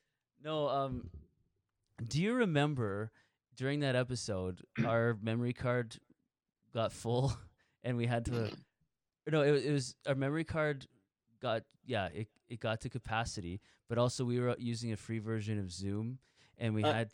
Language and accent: English; Canada; We're Canadian.